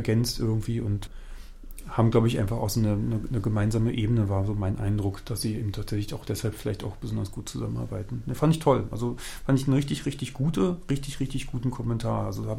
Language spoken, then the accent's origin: German; Potsdam, Brandenburg, Germany; ich komme ja aus Potsdam, das ist ja Nachbarstadt von Berlin